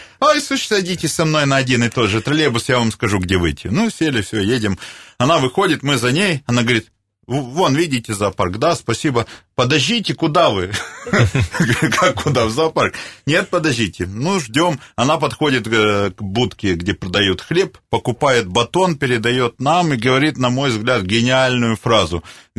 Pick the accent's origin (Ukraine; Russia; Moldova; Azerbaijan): Moldova; Chișinău; Да, откуда вы? Мы говорим, с Кишинева.